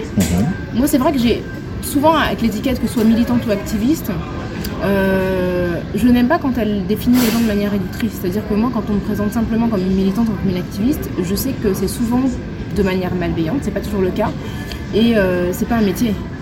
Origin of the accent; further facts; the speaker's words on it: Paris, Île-de-France, France; je suis née en France, j'ai toujours vécu à Paris. On m'a beaucoup posé la question d'où je venais. Et j'ai aucun problème avec mes origines, hein. Mes origines sont au Sénégal